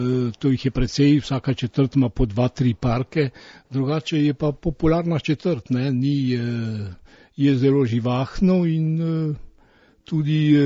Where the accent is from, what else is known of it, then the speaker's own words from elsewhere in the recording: Pivka, Littoral–Inner Carniola, Slovenia; moved away as an adult; now in Paris, France; jaz sem po rodu iz Pivke doma, ne, ampak kot mladenič sem šel s trebuhom za kruhom in sem se pač ustavil tu v Parizu